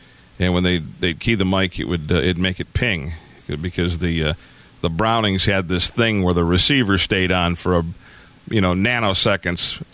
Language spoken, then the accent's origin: English; Detroit, Michigan, United States; Well, see, I grew up in the Detroit area